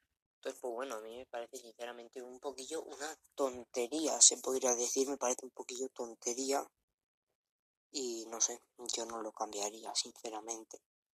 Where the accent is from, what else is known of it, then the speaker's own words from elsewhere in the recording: Valladolid, Castile and León, Spain; Yo soy de allí, soy de Valladolid y a mí me gusta como es, sinceramente.